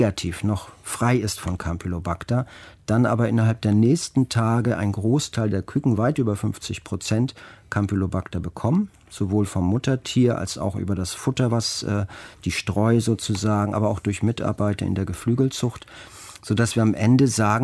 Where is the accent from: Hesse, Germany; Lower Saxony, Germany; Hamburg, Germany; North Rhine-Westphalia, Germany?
Hamburg, Germany; Ich bin Hamburger und bin auch häufig an den Alsterwiesen unterwegs